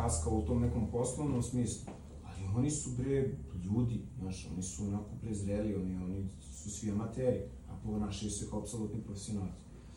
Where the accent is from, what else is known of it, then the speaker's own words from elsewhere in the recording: Belgrade, Serbia; sam rođen u Beogradu i živim u Beogradu